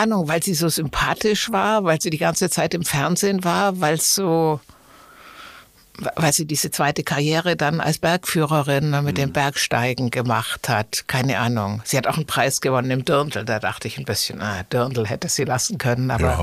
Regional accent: Southern Germany, Germany; ich komme ja aus Süddeutschland und da sind ja die Biergärten quasi die Attraktion des Sommers.

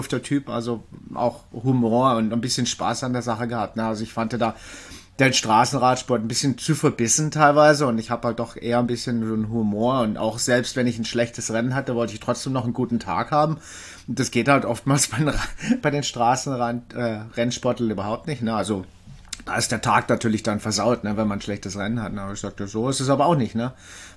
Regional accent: Hanau, Hesse, Germany; born there

